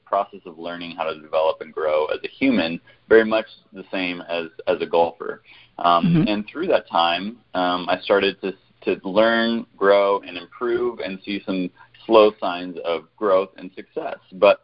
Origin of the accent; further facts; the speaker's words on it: Hutchinson, Kansas, United States; I grew up in Hutchinson, Kansas, so we lived a mile away from one of the best golf courses in America.